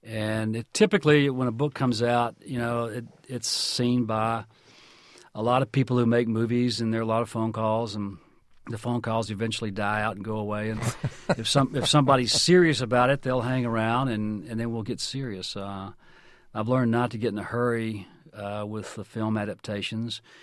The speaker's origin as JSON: {"language": "English", "region": "Deep South", "country": "United States", "tie": "born or raised there", "said": "The difference is, growing up in the Deep South, we didn't have access to the games."}